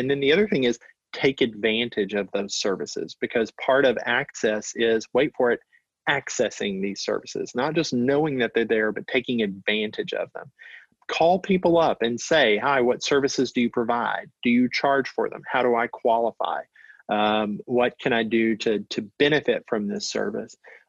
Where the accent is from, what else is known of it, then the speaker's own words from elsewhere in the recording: Louisiana, United States; I grew up in Louisiana, and it was my job to empty the dehumidifier.